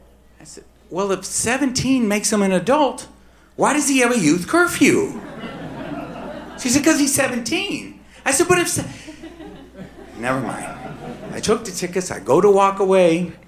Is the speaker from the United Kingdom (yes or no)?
no; Detroit, Michigan, United States; I mean, I grew up in Detroit. When I was a 16-year-old, I was bussing tables, washing dishes at the clock restaurant